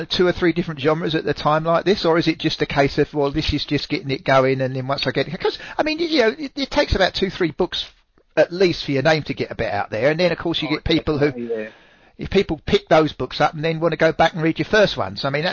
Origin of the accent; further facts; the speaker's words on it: London, United Kingdom; people listening, you know, I'm from London